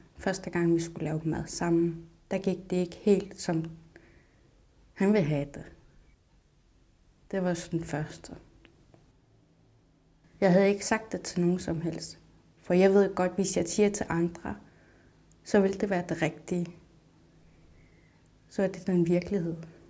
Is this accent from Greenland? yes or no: yes; Nuuk, Sermersooq, Greenland; also born or lived in Sisimiut / Copenhagen; Jeg er 31 år gammel. Jeg er født i Sisimiut, opvokset i Nuuk, København.